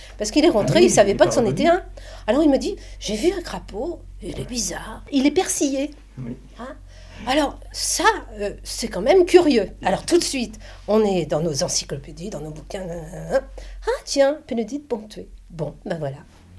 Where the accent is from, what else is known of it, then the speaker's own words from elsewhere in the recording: Paris, Île-de-France, France; Parce que nous, on vient du Nord, on vient de Paris.